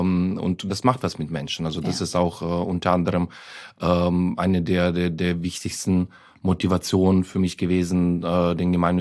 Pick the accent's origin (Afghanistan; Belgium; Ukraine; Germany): Ukraine; German is a second language; Also ich habe aufgewachsen in der Ukraine, da gab es noch kein Internet damals.